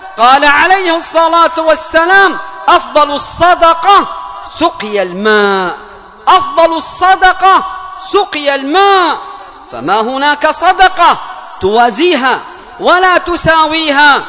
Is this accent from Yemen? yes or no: yes; Yemen; اللهم من أراد بلادنا اليمن بخير فوفقه لكل خير